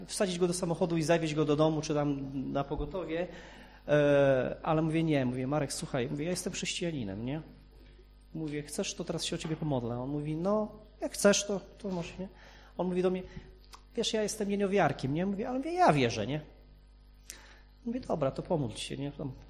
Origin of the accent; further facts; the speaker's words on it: Kętrzyn, Warmian-Masurian Voivodeship, Poland; jestem z Kętrzyna i chciałbym z wami się w ogóle